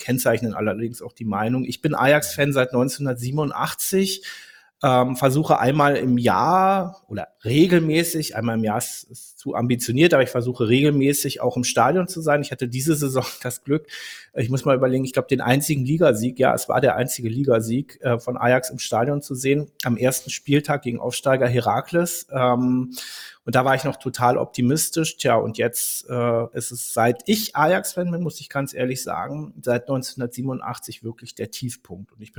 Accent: Berlin, Germany; Ich bin in Berlin aufgewachsen

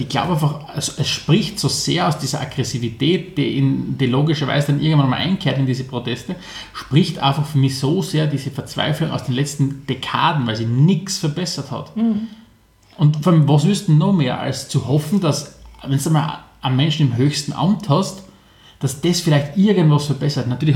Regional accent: United States; als Amerikaner

